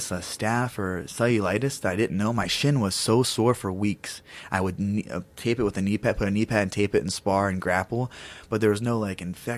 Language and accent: English; Columbus, Ohio, United States; I was fighting in Columbus, Ohio, my hometown.